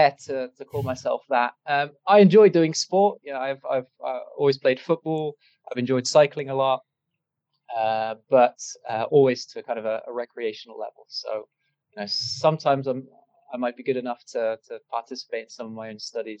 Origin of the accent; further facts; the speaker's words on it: Belgium; moved away as an adult; now in United Kingdom; So I was born and raised in Belgium, ended up going to the UK for my undergraduates